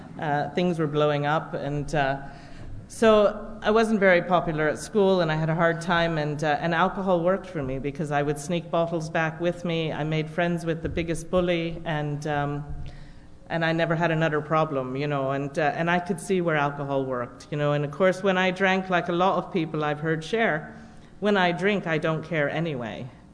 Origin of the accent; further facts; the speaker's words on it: London, United Kingdom; I was born in London, and many of you know I grew up in a pub.